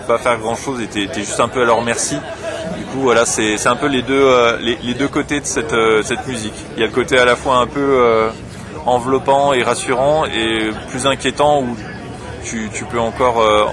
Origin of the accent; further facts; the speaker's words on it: Tournus, Bourgogne-Franche-Comté, France; on est tous les trois, donc avec Thibaut et Alexandre et moi, on est originaire de là-bas, de Tournus, en fait, aux environs de Tournus.